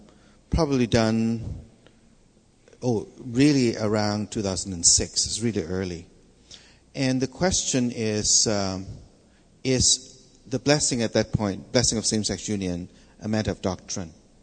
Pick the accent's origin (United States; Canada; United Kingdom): Canada; It's because I'm Canadian and I'm not American.